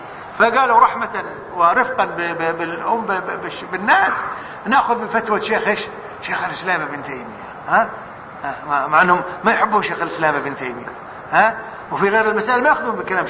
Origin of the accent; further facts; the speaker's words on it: Kuwait; حتى عندنا في الكويت